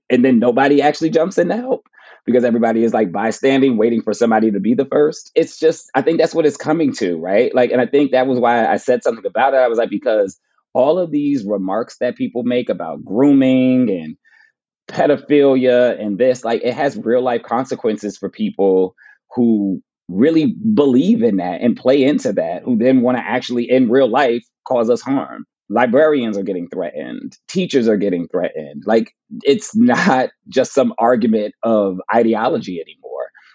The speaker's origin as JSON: {"language": "English", "region": "New Jersey", "country": "United States", "said": "Like, I'm from New Jersey."}